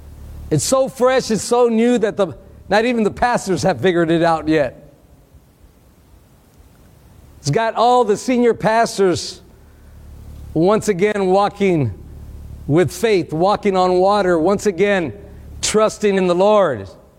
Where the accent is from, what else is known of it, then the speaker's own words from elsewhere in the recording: Texas, United States; I know there's a few people from Texas, my hometown there, tuning in here this morning